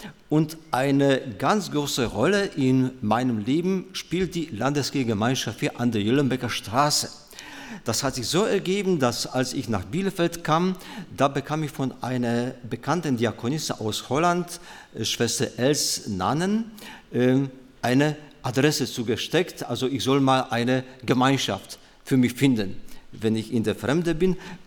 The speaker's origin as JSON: {"language": "German", "country": "Poland", "tie": "born or raised there", "second_language": "German", "moved": "yes", "lives_now": "Germany", "said": "Wie Sie unschwer an meiner Aussprache erkennen können, bin ich nicht in Westfalen aufgewachsen. Ich komme gebürtig aus Polen und bin vor 39 Jahren hier nach Deutschland gekommen"}